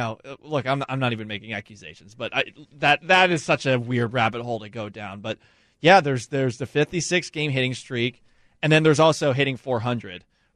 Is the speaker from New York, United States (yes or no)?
no; Boston, Massachusetts, United States; Now, also, I grew up in Boston. That might have been part of it too.